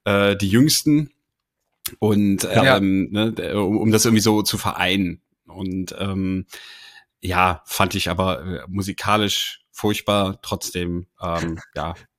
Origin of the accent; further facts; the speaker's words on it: Northern Germany, Germany; now in Cologne, Germany; weil ich bin ja eigentlich nicht in NRW geboren oder auch in Köln geboren, sondern also aufgewachsen bin ich ja in Norddeutschland.